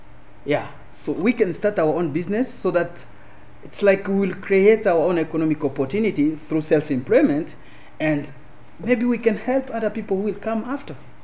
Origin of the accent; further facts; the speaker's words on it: DR Congo; now in Canada; originally I'm from Democratic Republic of Congo, country that has been at war since 1996